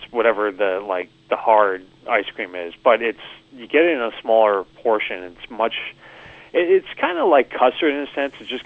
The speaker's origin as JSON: {"language": "English", "town": "Winnetka", "region": "Illinois", "country": "United States", "said": "I'm from Winnetka. I went to New Trier High School, went to college out in Washington, D.C."}